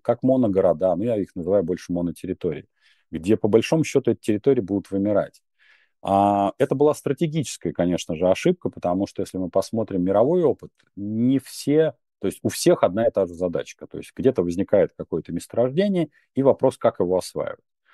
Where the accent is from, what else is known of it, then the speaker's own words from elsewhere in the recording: Moscow, Russia; я там вот, москвич, и там мой прапрадед строил первый храм Христа Спасителя